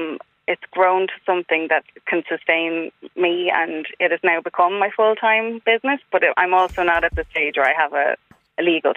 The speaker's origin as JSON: {"language": "English", "town": "Dublin", "region": "Leinster", "country": "Ireland", "lives_now": "Kildare, Ireland", "said": "I'm from Dublin, but I live in Kildare and all my family were in Dublin."}